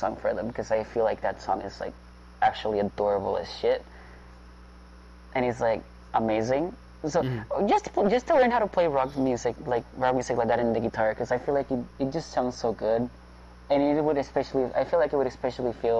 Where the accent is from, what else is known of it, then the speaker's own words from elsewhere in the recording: Puerto Rico; music from where I come from Puerto Rico, so Puerto Rican music